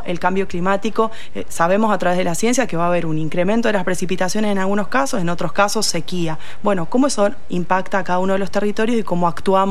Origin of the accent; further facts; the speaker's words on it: Rosario, Santa Fe, Argentina; una ciudad en la Argentina como, no sé, Rosario, de donde vengo yo